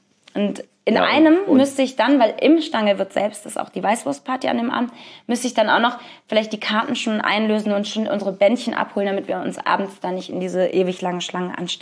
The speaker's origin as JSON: {"language": "German", "town": "Cologne", "region": "North Rhine-Westphalia", "country": "Germany", "said": "Logischerweise, ich bin Kölnerin"}